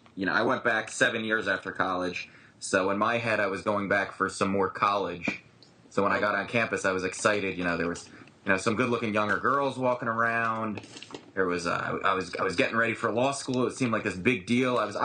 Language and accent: English; New Jersey, United States; This comes straight out of my home state in New Jersey.